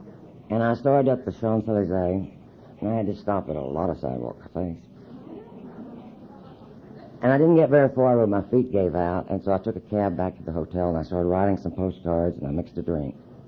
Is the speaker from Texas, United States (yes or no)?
yes; Greenville, Texas, United States; I was raised in Northeast Texas in Greenville.